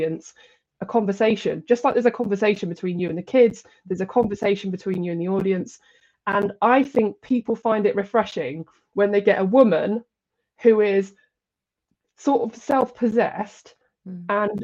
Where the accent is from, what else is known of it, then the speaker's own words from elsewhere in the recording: East Midlands, United Kingdom; So growing up, I'm from the East Midlands, around where I'm from, people just are quite straight and direct. Mm. It's famous for its pork pies. It's, you know, it's a straight talking place.